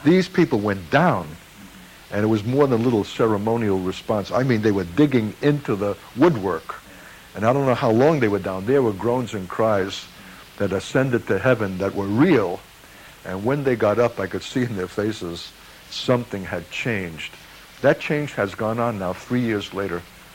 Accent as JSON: {"language": "English", "region": "New York", "country": "United States", "said": "I'm a New Yorker, Frank."}